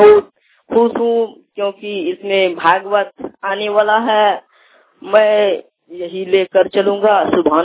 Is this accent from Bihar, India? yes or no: no; Kushmahara, Jharkhand, India; गोड्डा जिला का निवासी हूँ। मैं महागमा प्रखंड ग्राम कुशमहारा से बोल रहा हूँ।